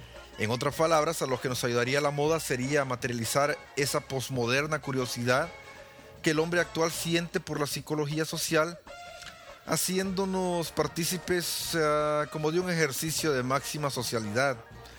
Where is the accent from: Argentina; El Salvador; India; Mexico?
El Salvador; en mi país, por ejemplo, El Salvador, estamos muy acostumbrados a aparentar lo que en realidad no somos